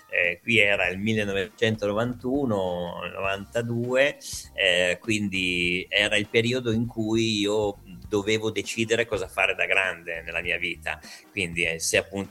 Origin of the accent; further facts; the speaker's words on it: Milan, Lombardy, Italy; born there; io sono nato a Milano di origine toscana